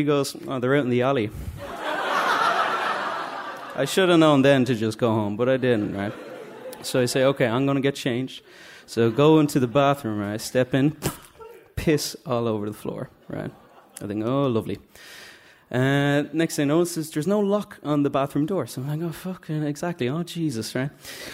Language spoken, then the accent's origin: English; Drumcondra, Leinster, Ireland; So, I'm from Drumcondra.